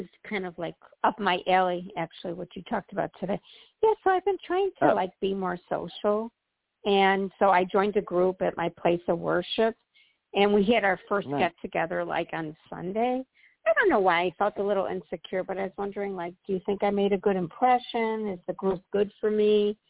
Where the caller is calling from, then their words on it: Illinois, United States; Illinois.